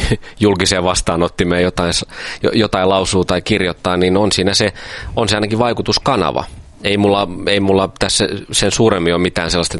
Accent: Pori, Satakunta, Finland; Mä oon Porista kotosi, joo.

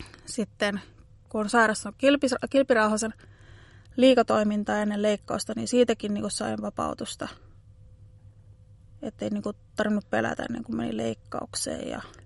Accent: Kainuu, Finland; moved away as an adult; now in Kerava, Finland; mä oon Kainuusta muuttanut tänne 3 vuotta sitten henkilökohtaisen avustajan töitä teen. Ja 30-vuotias nuori nainen

